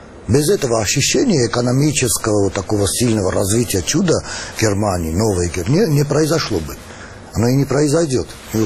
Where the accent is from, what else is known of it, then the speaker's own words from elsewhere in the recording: Armenia; Мы иногда, армяне, себя упрекаем, что мы слишком живем, помня, чувствуя ежедневно.